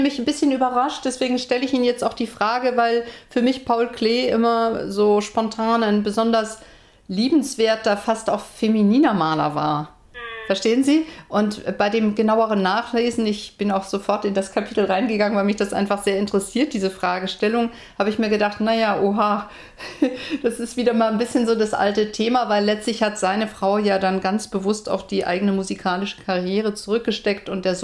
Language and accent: German; Hamburg, Germany; Als Hamburgerin, genau